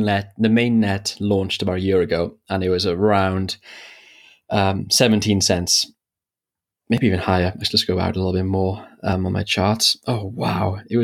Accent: South Korea; from South Korea.

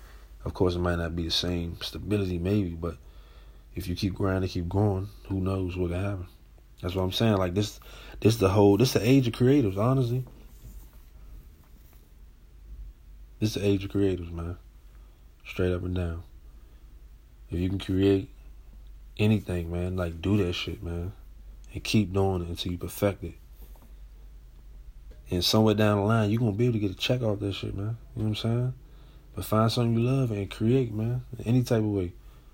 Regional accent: United States; us growing up in America, let's keep it a bean.

